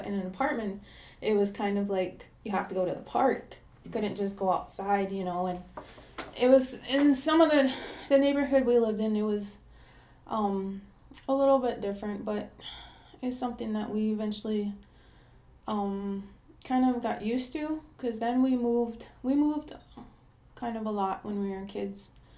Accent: Mandaree, North Dakota, United States; I'm from the Fort Berthold Indian Reservation. I grew up in Mandaree till I was, I think, in kindergarten or first grade.

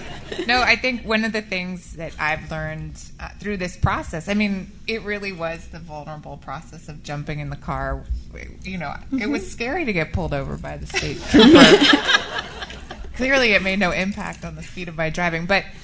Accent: California, United States; Sorry, I'm from California.

